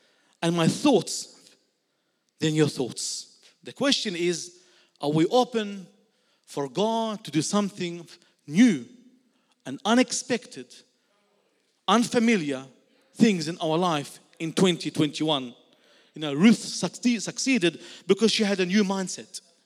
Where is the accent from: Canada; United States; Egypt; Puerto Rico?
Egypt; now in Australia; when Kyle came from South Africa, he experienced a different culture, guaranteed, like I did when I came from Egypt.